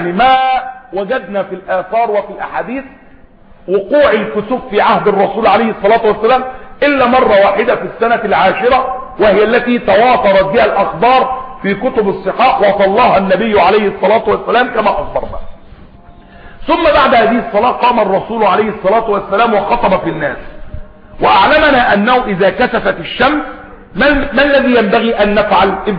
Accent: Egypt; وما أدري هل سيحدث كسوف كلي في بلادنا مصر

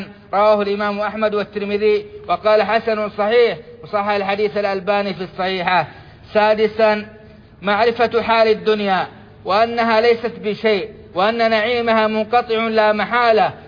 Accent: Saudi Arabia; إنا لنشكر الله تعالى على ما أنعم به علينا في بلادنا السعودية

